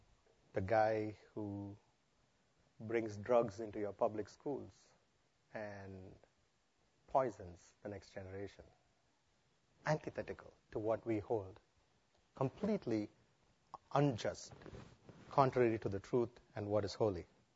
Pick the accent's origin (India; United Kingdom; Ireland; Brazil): India; now in United States; here in America, we are a melting pot. I'm an Indian here, ex-Indian, I guess, because I'm now a citizen.